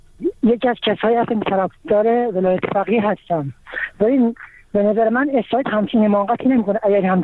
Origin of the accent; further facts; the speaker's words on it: Iran; ما هم ایرانی هستیم بالاخره